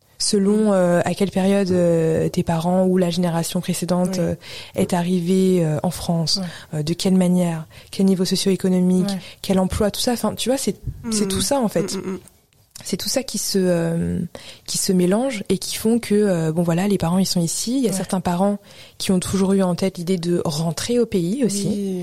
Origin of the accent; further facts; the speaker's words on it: Chad; donc moi je suis tchadienne